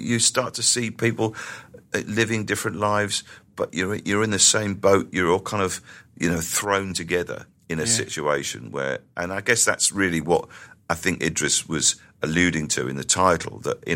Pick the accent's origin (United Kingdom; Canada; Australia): United Kingdom; South West England; And when I first came to London was the year before, 1984. And I was just kind of like a teenager from the sticks, you know. I grew up in the West Country.